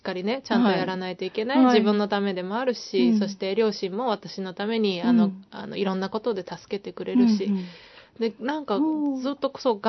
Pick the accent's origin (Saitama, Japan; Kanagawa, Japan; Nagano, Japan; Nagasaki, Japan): Saitama, Japan; also born or lived in Osaka; 大阪で生まれて、はい、そして、2000年ぐらいかな、小学校4年生でその時ぐらいから、こっちの埼玉の方、関東の方に、はい、引っ越してきましたね。